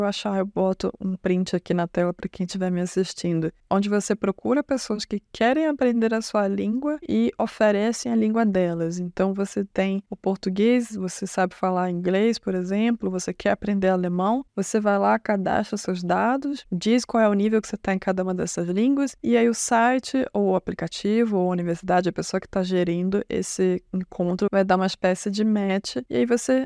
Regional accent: Brazil; A gente tem que, talvez, como brasileiro, criar menos expectativa

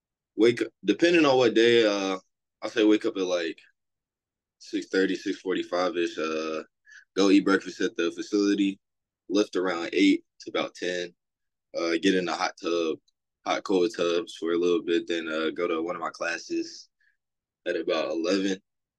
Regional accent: North Carolina, United States; Growing up in North Carolina, that's always been a big time rivalry.

